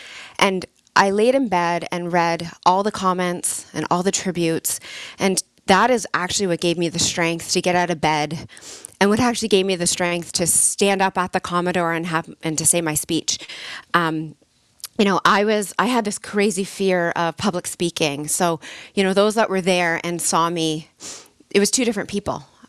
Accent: Ontario, Canada; And even though I'm from Ontario and all my family's there, I, you know, really established some deep roots here.

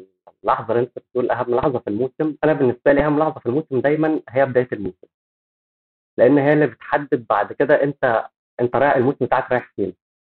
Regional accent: Egypt; إحنا عندنا في مصر زمان كانت المواقع بتعمل حاجات زي الفانتسي كده

